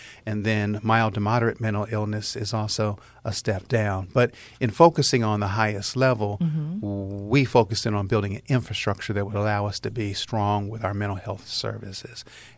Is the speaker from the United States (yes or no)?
yes; Cleveland, Ohio, United States; Growing up in Cleveland during the riots many years ago